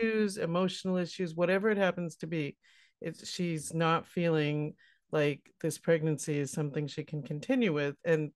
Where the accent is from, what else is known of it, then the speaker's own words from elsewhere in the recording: Northeast, United States; Well, I think, you know, growing up in the Northeast